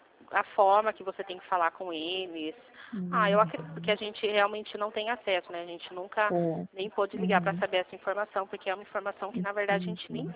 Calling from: São Paulo, Brazil; Do estado de São Paulo.

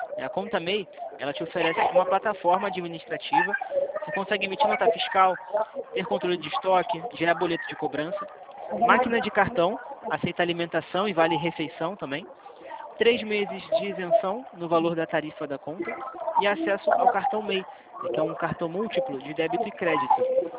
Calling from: Rio de Janeiro, Brazil; Eu falo do Rio.

